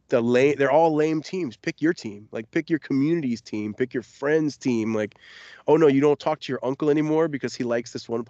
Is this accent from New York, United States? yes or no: no; Florida, United States; And I'm from Florida. Like, I'm from South Florida.